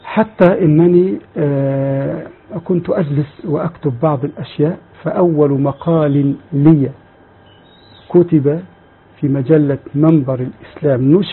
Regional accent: Egypt; عندنا في مصر

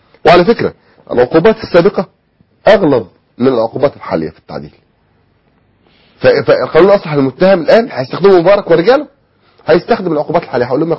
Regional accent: Egypt; اولا انا قلت احنا عندنا في مصر فوق ال 150 جهاز رقابي.

